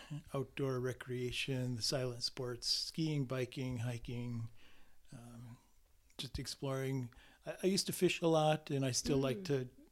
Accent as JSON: {"language": "English", "region": "New York", "country": "United States", "tie": "born or raised there", "said": "I grew up in central New York State."}